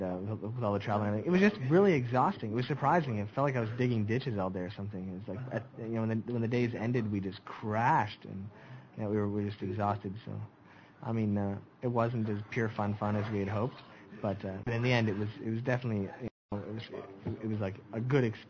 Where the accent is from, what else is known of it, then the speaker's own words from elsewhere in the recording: Calgary, Alberta, Canada; I'm from Calgary, so I'm a Flames fan, but I'm a Canada fan second.